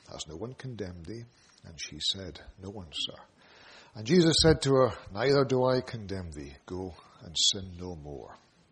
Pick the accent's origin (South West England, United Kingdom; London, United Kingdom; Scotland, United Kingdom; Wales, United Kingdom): Scotland, United Kingdom; Aberdeen; As you know, I'm from Aberdeen.